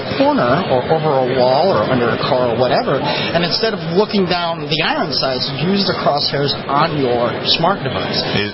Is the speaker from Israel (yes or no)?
no; Florida, United States; And we're from Florida, too, so yeah, we have the castle law